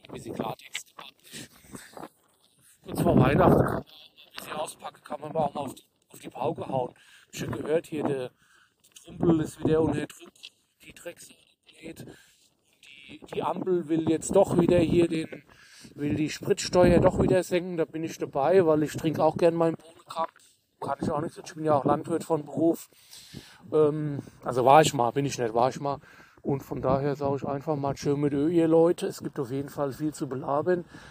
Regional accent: North Rhine-Westphalia, Germany; Ich komme ja aus dem Ruhrgebiet.

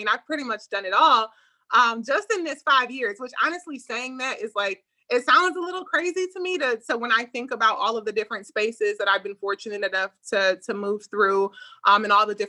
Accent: Detroit, Michigan, United States; But yeah, you know, born and raised in Detroit, wife and mother of two.

